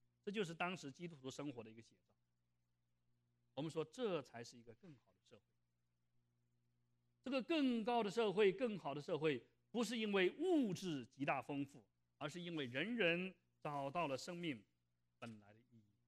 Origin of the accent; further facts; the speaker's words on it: China; 我们中国人都知道"饱暖思淫欲"这句话哈